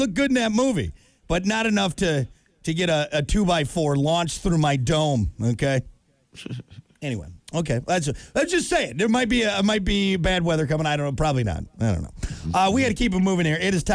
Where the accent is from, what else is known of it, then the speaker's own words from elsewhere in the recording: Wisconsin, United States; I think there was one or two where I grew up in Wisconsin.